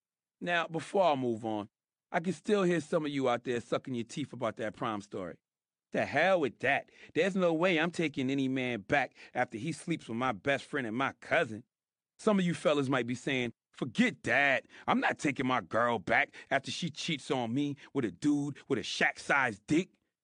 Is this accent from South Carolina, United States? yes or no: yes; South Carolina, United States; I'm from South Carolina, where not too many people go around identifying themselves as Afro-Latinas